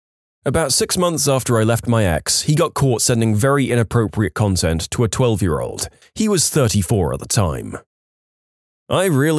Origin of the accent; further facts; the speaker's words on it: Bermuda; I grew up in Bermuda, and since it's such a small island, cars are limited to one per family, and everyone drives mopeds.